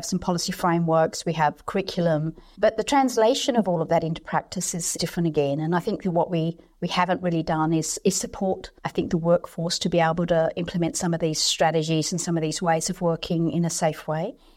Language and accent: English; Perth, Western Australia, Australia; I grew up in Perth on the beautiful lands of the Whadjuk Noongar people, and it is beautiful country